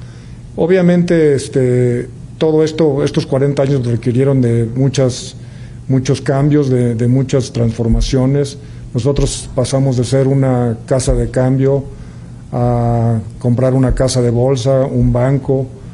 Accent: Mexico; somos más los mexicanos los que estamos un poco más asustados

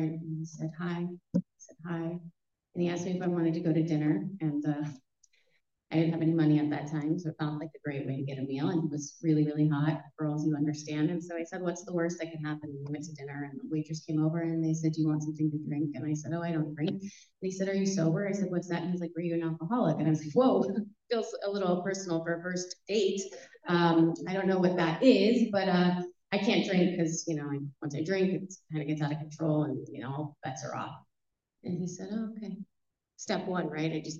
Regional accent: Texas, United States; Where I grew up in Texas, people didn't talk about alcoholism.

